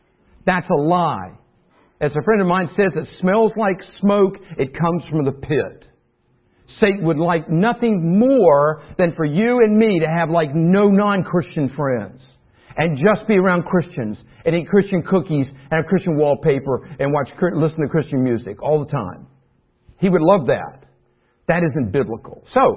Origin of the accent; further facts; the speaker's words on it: South Carolina, United States; And I'm from South Carolina, taught theology for about 20 years.